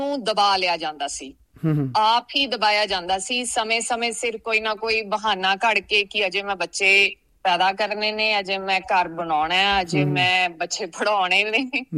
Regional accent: Bhural, Punjab, India; born there; ਹਾਂਜੀ ਭਾਜੀ, ਮੇਰਾ ਜਨਮ ਤੇ ਬਹੁਤ ਛੋਟੇ ਜਿਹੇ ਪਿੰਡ ਕਸਬਾ ਭਰਾਲ ਵਿਖੇ ਹੋਇਆ, ਜੋ ਕਿ ਮਲੇਰਕੋਟਲੇ ਦੇ ਨੇੜੇ ਇੱਕ ਪਿੰਡ ਹੈ, ਬਹੁਤ ਛੋਟਾ ਜਿਹਾ ਕਸਬਾ ਭਰਾਲ।

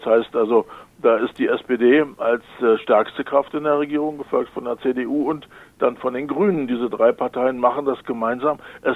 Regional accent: western Germany, Germany; Ich bin auch Wessi, so wie

